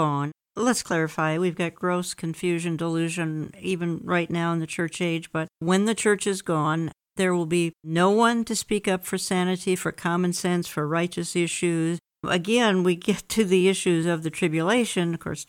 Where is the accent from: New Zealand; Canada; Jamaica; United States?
United States; Minneapolis, Minnesota; We recently, in my hometown here of Minneapolis, President Trump came for a campaign speech some weeks ago now.